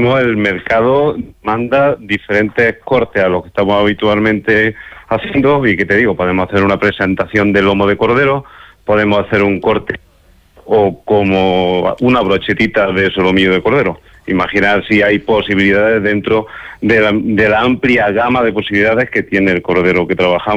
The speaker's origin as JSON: {"language": "Spanish", "country": "Spain", "said": "En España tenemos razas, vamos, tostanas como la manchega, como la churra o como la sigureña, de la parte donde provengo yo"}